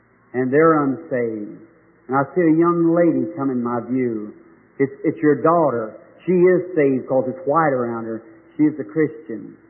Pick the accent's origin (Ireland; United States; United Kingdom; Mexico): Ireland; Spanish people, and I'm Irish, so it's two different nationalities of people.